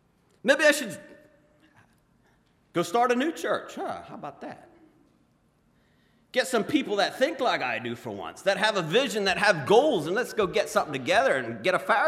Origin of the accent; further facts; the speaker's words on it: Paraguay; growing up in South America, Paraguay, we had these little bus stops.